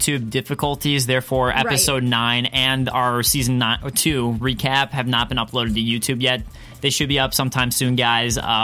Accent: Detroit, Michigan, United States; I'm from Detroit

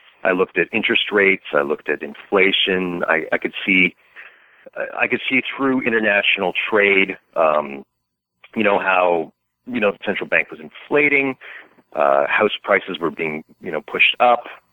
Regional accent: Ottawa, Ontario, Canada; I grew up in Ottawa, so it's sort of the place where it's just politics all the time.

